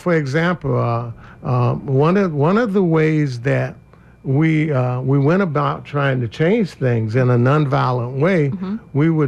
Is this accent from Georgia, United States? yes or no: yes; Savannah, Georgia, United States; I'm an American. I'm a citizen.